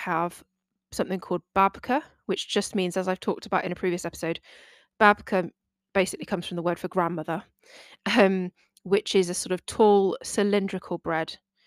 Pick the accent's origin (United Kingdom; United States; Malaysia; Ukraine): United Kingdom; England; they perceive me as a English woman who doesn't really know what I'm doing, because it's true.